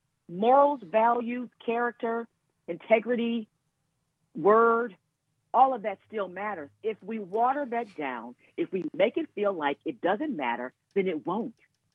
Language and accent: English; Cleveland, Ohio, United States; we are still connected to our family church members that we grew up in Cleveland, Ohio, right? So I'm a Midwestern girl.